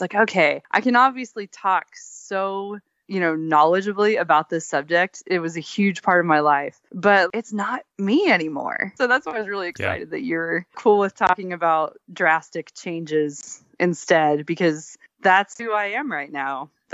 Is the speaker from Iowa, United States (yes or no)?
no; Texas, United States; I mean, I grew up in Texas, but I clearly thrive in the cold.